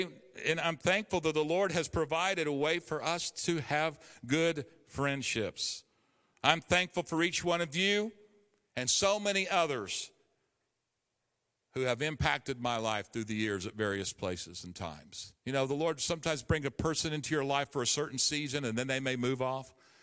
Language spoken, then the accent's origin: English; United States; born there; I'm thankful that I wasn't born in a communist country somewhere. I'm thankful that I was born in America.